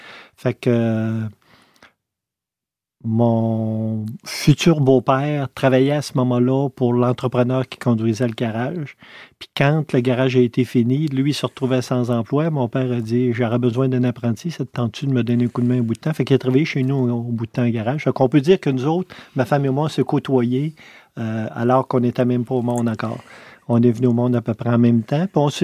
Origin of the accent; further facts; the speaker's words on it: Quebec City, Quebec, Canada; now in Rimouski, Canada; Quand j'ai été élevé à Québec, j'ai fait mon université à Québec, on passait l'été au chalet.